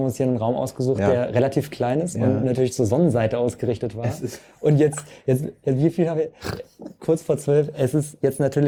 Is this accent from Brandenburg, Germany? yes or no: no; Hamburg, Germany; Also ich komme aus Hamburg und bin fürs Studium nach Lübeck gegangen.